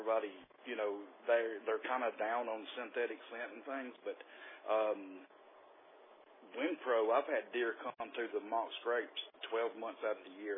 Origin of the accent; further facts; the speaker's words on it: Mississippi, United States; now in Alabama, United States; Rex is a great guy, and I'm originally from Mississippi. I've just been moved to Alabama about 9 years, so my roots are actually in Mississippi.